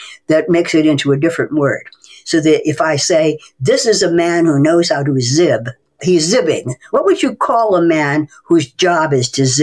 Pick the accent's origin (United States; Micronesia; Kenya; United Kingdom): United States; Cleveland, Ohio; born there; I was born in Cleveland, Ohio, the daughter of immigrants from Hungary.